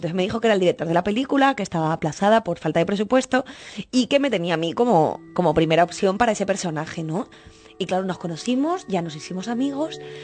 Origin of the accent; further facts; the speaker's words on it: Canary Islands, Spain; yo soy canaria como Roberto y como Ale García